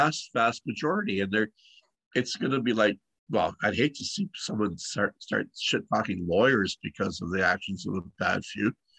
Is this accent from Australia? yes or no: no; Canada; Boy, I'm such a Canadian. It's going to go up to 32 degrees this week.